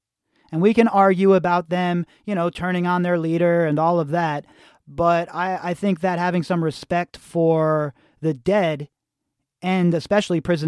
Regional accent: United States; I'm an American, and my country has been involved in plenty of their own.

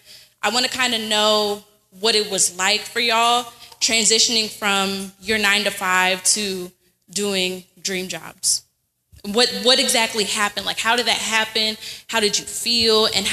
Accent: Baltimore, Maryland, United States; I'm from Baltimore as well.

